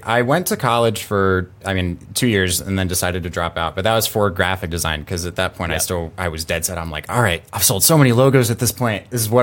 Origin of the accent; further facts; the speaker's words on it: Houston, Texas, United States; And so I am coming from Houston, Texas. I'm going to Raleigh, North Carolina.